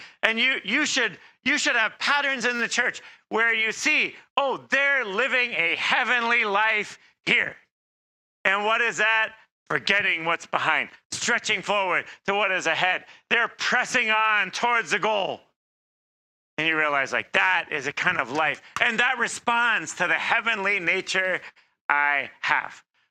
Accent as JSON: {"language": "English", "country": "United States", "said": "I don't know, I'm an American, you know."}